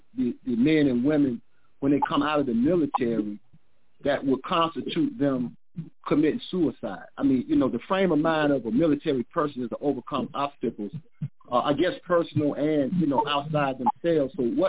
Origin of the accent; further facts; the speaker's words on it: Chicago, Illinois, United States; Yeah, I'm from Chicago, Illinois.